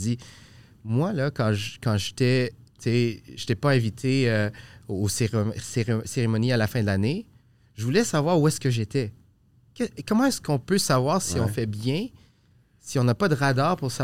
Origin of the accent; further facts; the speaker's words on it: La Prairie, Quebec, Canada; also born or lived in Boucherville; Là, on est allé à La Prairie.